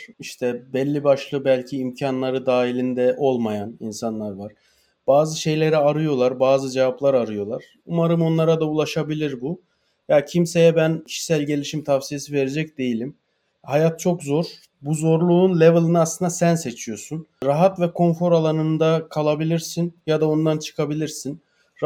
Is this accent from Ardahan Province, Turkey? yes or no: yes; Ardahan, Ardahan Province, Turkey; born there; Şimdi 33 yaşındayım. Ardahan'da doğdum.